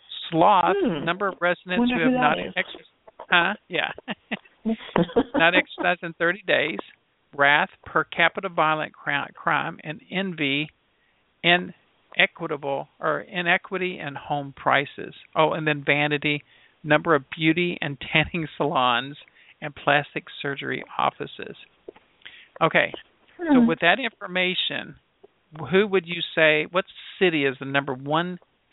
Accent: Shreveport, Louisiana, United States; born there; now in Louisville, United States; I was born in Shreveport and I live in Louisville.

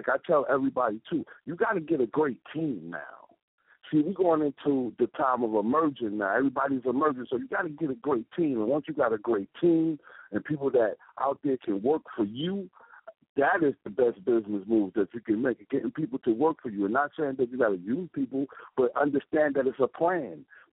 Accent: Brooklyn, New York, United States; now in South Carolina, United States; I'm from Brooklyn, New York, but I'm calling out of South Carolina where I'm opening up some businesses at right now.

